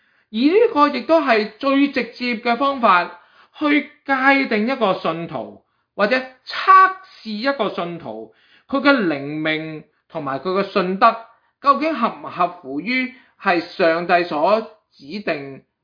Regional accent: Guangdong, China; 我们广东人都有句俗语啊

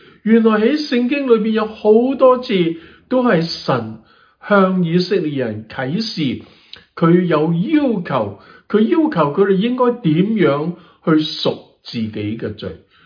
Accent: China; 我们中国人很喜欢杀鸡还神

